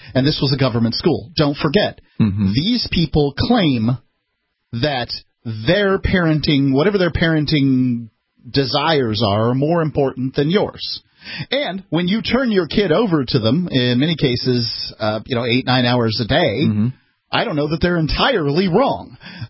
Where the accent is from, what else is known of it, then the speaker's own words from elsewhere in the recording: Florida, United States; I'm a native from Florida